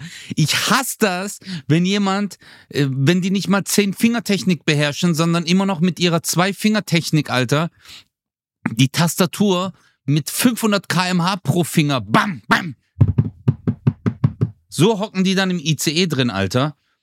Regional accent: Baden-Württemberg, Germany; Ich komme aus dem Schwabeländle.

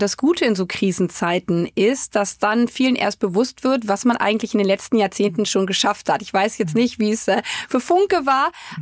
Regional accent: Germany

